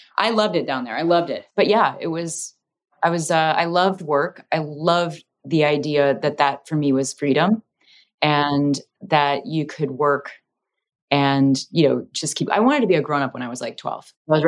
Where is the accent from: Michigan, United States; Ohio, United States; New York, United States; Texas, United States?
Ohio, United States; Columbus; I'm from Columbus, so just down the road from you guys.